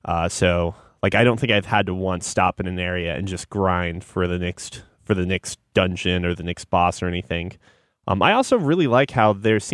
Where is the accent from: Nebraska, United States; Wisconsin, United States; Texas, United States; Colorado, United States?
Nebraska, United States; Omaha; So because it recognizes I was from Omaha, my map is actually Omaha.